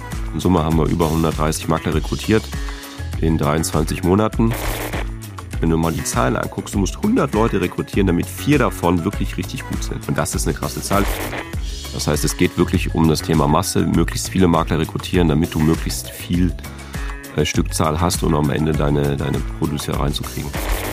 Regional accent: Cologne, North Rhine-Westphalia, Germany; Viele Grüße in meine alte Heimat nach Köln.

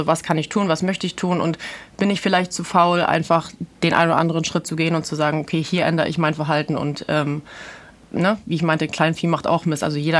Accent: Diepholz, Lower Saxony, Germany; ich war jetzt am Wochenende zu Hause bei uns in Diepholz, da gibt es nämlich jedes Jahr den Stoppelmarkt

